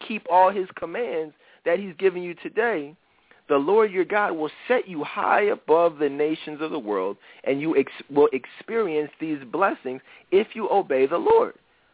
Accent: Philadelphia, Pennsylvania, United States; Cool, Philly, my hometown.

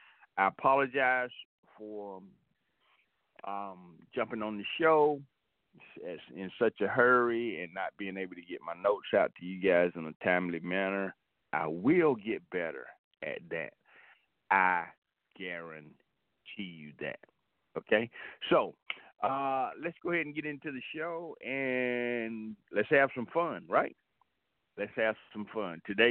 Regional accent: Atlanta, Georgia, United States; I grew up here from the northwest side of town. I grew up in Atlanta. Again, born and raised, I've always been here, and I've seen the city grow from when I was a kid till now.

